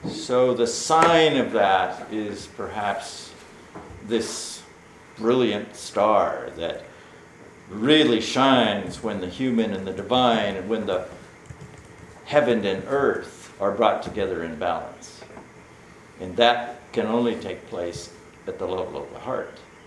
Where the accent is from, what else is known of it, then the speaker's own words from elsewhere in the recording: Texas, United States; I'm a Westerner, I'm an American, I'm a Texan, I'm a male, I have all these things that are part of my unique experience.